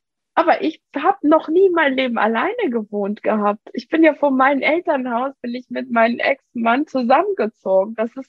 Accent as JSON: {"language": "German", "country": "Iran", "lives_now": "Germany", "said": "ich komme ja aus dem Iran und ich habe ja auch die doppelte Staatsbürgerschaft. Und ich sage, ich bin so froh, hier in Deutschland zu sein und hier in Deutschland zu leben."}